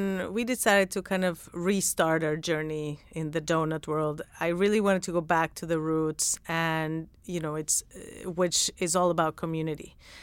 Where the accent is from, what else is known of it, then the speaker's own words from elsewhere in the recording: Mexico; now in United States; I didn't grow up going to donut shops, because I'm from Mexico and that wasn't like a big thing the way that it is here.